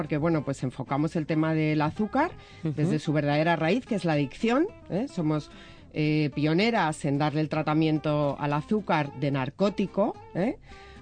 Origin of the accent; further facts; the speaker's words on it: Madrid, Community of Madrid, Spain; Con la H muda. Que soy española.